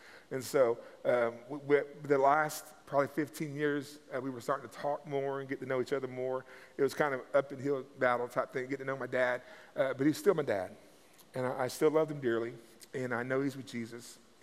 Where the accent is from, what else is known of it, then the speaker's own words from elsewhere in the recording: Oklahoma, United States; I grew up singing in Southern gospel music growing up. My family, we would travel all over Oklahoma and these little Indian churches.